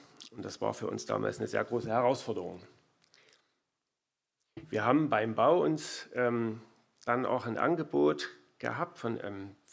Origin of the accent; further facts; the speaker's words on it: Limbach, Germany; also born or lived in Baden-Württemberg; Also ich stamme ja hier aus der Ecke, ich komme aus Limbach, so wie der Carly. Und ich bin zusammen mit Daniela 1993 damals aus beruflichen Gründen ja nach Baden-Württemberg gegangen.